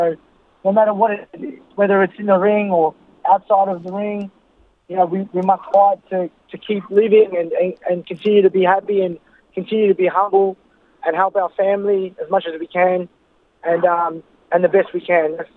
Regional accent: Philippines; now in Australia; And being Filipino, I think, you know, coming up from poverty as well

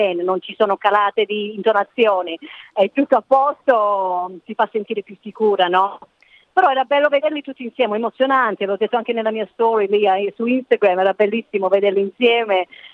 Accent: Australia; ascoltavo quando ero piccola lì in Australia con la mia famiglia

